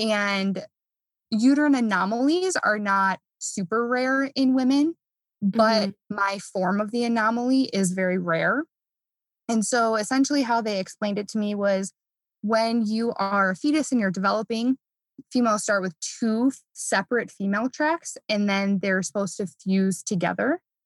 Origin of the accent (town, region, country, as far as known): Midwest, United States; born or raised there